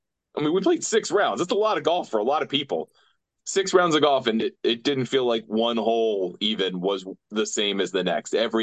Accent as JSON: {"language": "English", "country": "United States", "said": "okay, well, I'm an American. I play a lot of parkland golf."}